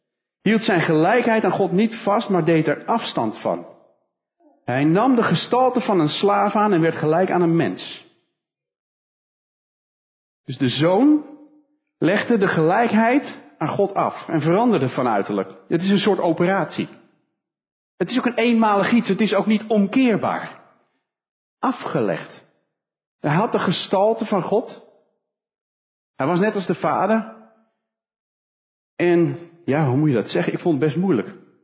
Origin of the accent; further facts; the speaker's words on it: Holland, Netherlands; now in Betuwe, Netherlands; Het is meer dan een verhuizing van mij als Hollander naar de Betuwe. Je blijft toch altijd een beetje Hollander.